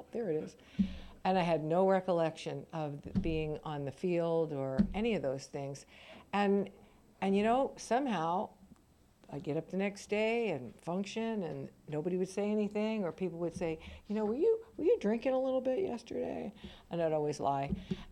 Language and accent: English; East Coast, United States; I grew up in a big family, a big Irish Catholic German family with 9 kids. And we grew up on the East Coast, and it was really a pretty rowdy group.